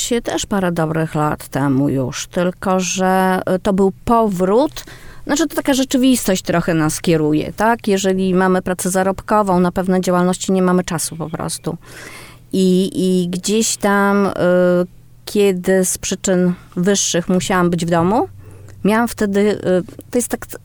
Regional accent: Szczytno, Warmian-Masurian Voivodeship, Poland; Też pierwsze, które powstało w mojej rodzinnej miejscowości w Szczytnie.

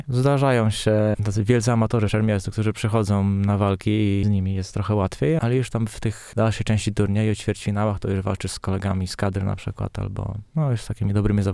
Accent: Warsaw, Masovian Voivodeship, Poland; now in Olsztyn, Poland; bo ja z Warszawy jestem

